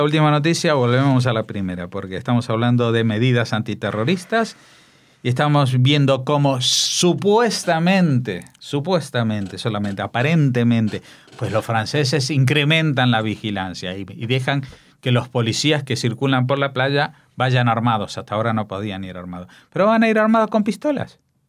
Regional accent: Spain; Siempre hablamos de lo esperpénticos que somos los españoles.

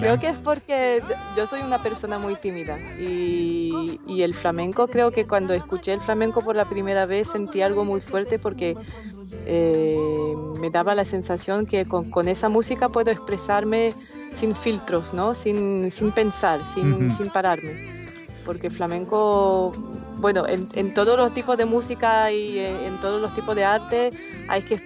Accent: Jerusalem, Jerusalem District, Israel; intento mezclar el flamenco con la música mediterránea de mi tierra, ¿no? De Jerusalén y de lo que vivo aquí

